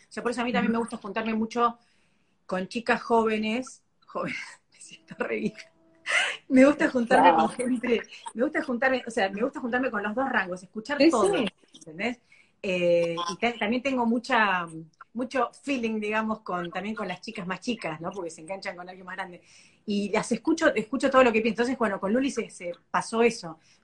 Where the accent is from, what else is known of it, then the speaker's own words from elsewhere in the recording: Tres Arroyos, Buenos Aires Province, Argentina; No, si bien soy caradura y soy de Tres Arroyos, obvio, eso no tiene nada que ver